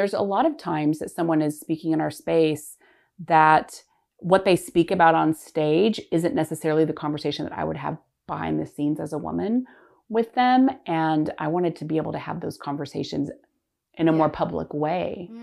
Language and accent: English; Oklahoma City, Oklahoma, United States; now in Austin, United States; Once I moved to Austin to be closer to my family. I grew up in Oklahoma City, and obviously I had to find new doctors and stuff while I was here.